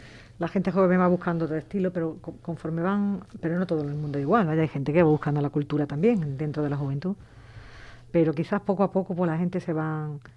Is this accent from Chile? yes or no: no; Vélez-Málaga, Andalusia, Spain; yo soy una persona de Vélez, que llevo Vélez en mis venas